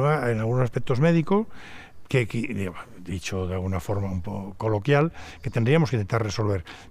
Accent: Spain; los españoles tenemos una autoestima muy baja.

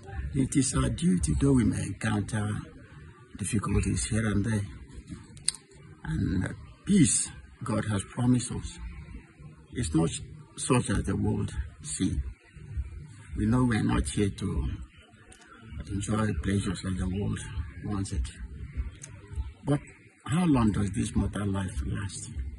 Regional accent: Nigeria; now in Uganda; some of them are shocked when they hear that I come from Nigeria.

